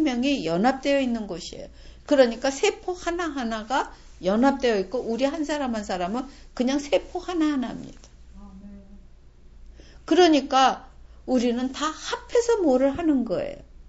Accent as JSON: {"language": "Korean", "country": "South Korea", "said": "제가 한국 사람으로서 또 가진 마음도 있잖아요."}